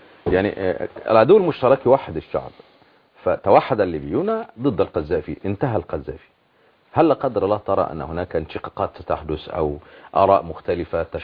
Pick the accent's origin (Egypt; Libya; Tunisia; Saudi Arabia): Egypt; عندنا في مصر